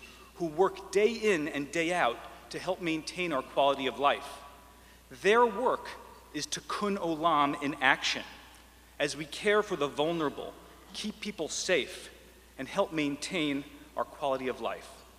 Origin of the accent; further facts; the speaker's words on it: Miami, Florida, United States; In my house growing up in Miami, I was raised with the concept of tikkun olam, the Jewish belief that each of us has the duty to work to heal and repair the world.